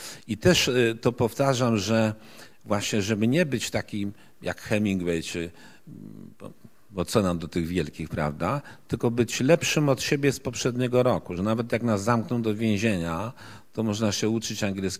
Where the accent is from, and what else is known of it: Łódź, Łódź Voivodeship, Poland